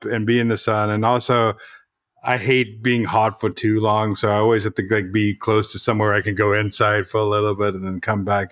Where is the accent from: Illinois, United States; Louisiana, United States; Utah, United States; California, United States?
California, United States; San Diego; When I grew up in San Diego, so there used to be like this park.